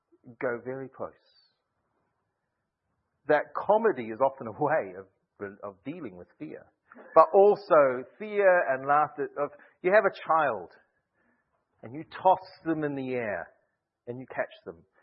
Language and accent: English; New Zealand; Growing up in New Zealand, the sea, the ocean was right there.